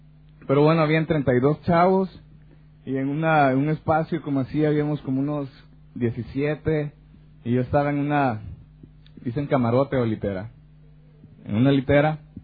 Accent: El Salvador; moved away; also born or lived in Mexico; un paisano por aquí de El Salvador. ¿Quién diría que uno se encuentra aquí con gente? ¿Tú también sos de El Salvador?

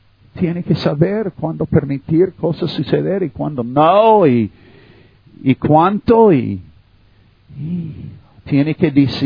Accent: United States; Spanish is a second language; now in Mexico; Ministrando en México. Yo soy un, lo que llaman gringo. Yo soy un norteamericano. Aprendí español cuando tenía la edad que no puedo perder el acento.

